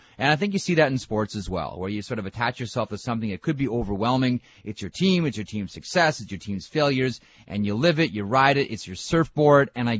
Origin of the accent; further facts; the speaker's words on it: Toronto, Ontario, Canada; I grew up as a Maple Leaf fan. I grew up in Toronto